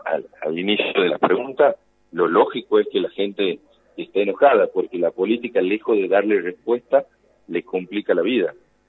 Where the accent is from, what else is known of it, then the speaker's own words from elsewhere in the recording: Argentina; si yo como argentino pienso en soluciones mágicas